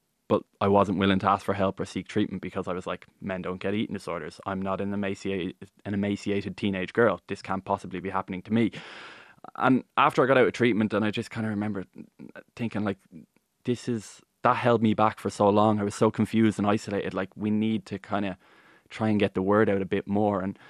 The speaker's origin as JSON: {"language": "English", "country": "Ireland", "said": "we don't, as Irish people, like, go to the in-betweens."}